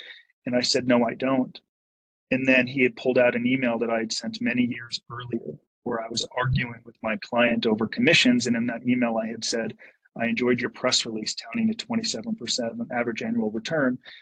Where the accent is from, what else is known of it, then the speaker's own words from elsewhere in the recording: Encino, California, United States; I didn't know anyone that had ever been to prison. I grew up in Encino.